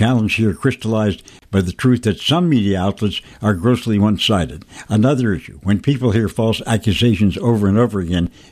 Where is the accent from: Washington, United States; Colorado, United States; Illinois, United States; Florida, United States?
Florida, United States; Miami; As a young man growing up in Miami, I remember a legendary anchor named Ralph Renick